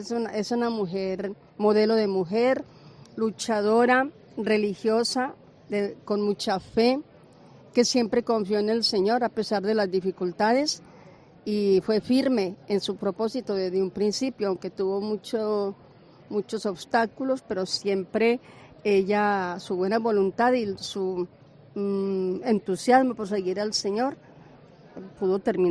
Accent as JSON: {"language": "Spanish", "country": "Colombia", "lives_now": "Madrid, Spain", "said": "No, bueno, no somos de Madrid. Somos de Colombia y ellos del Ecuador."}